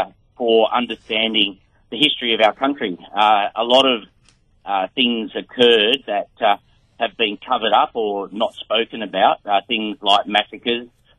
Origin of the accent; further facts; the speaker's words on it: New South Wales, Australia; Well, I'm obviously from the Central Coast